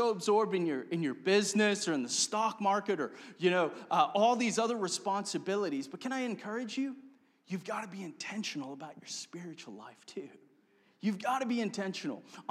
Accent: Cape Town, Western Cape, South Africa; now in United States; I was raised in Cape Town, South Africa

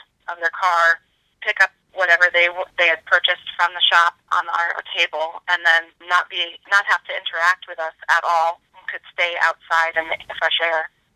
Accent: East Coast, United States; I grew up on the East Coast, and after graduating college, I went into contemporary art in New York City

